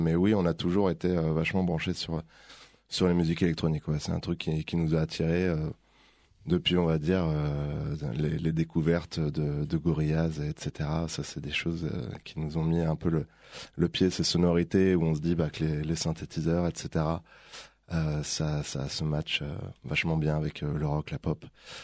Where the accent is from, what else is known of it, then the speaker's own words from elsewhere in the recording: Île-de-France, France; on vient d'une petite ville, donc dans le 78, effectivement, pas dans le 95.